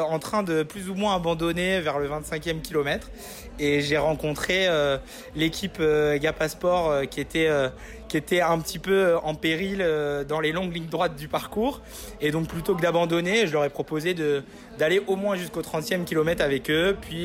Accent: La Rochelle, Nouvelle-Aquitaine, France; Je suis de La Rochelle

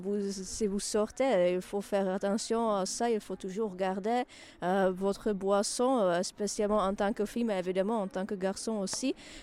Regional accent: Czechia; now in France; Je viens de Tchéquie, alors là-bas c'est passé quelques fois

